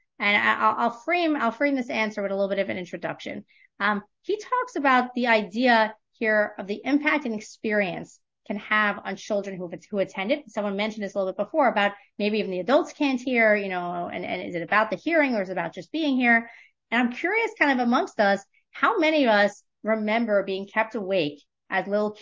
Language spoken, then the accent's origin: English; Montreal, Quebec, Canada; And I remember as a little kid in my day school growing up in Montreal